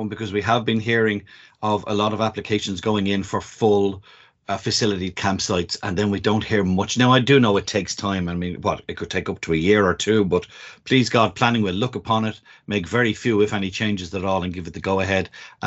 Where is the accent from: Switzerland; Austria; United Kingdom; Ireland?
Ireland; Lucan, Leinster; which isn't too far from my hometown, Lucan, so I'd be familiar with that area.